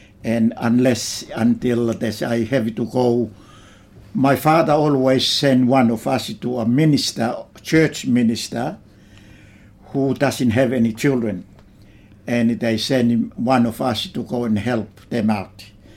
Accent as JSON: {"language": "English", "town": "Lotofoa", "region": "Ha'apai", "country": "Tonga", "tie": "born or raised there", "second_language": "English", "said": "I grew up in Tonga, and in a little island is called Lotofoa. The island is 4 villages, mm-hmm. and it's called Foa, and that's where I grew up."}